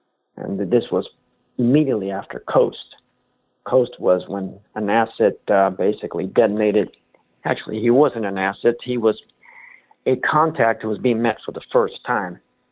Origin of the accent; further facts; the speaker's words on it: Miami, Florida, United States; Growing up in Miami just basically exposed me a lot to, you had the Contra Wars, the Nicaraguans